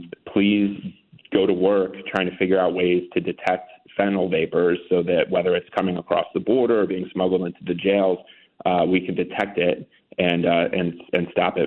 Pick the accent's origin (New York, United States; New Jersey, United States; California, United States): New York, United States; Endicott; I mean, we had, you've heard me say this a million times, in my hometown, Endicott Johnson.